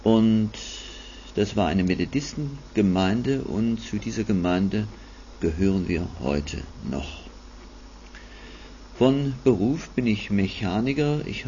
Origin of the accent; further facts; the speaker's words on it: Saxony, Germany; dann komme ich eben aus Mitteldeutschland. Ja, ich komme aus dem Erzgebirge, etwa so in der Gegend Aue, Annaberg herum. Ich wurde von Gott verhältnismäßig sehr früh auf dem Glaubensweg gestellt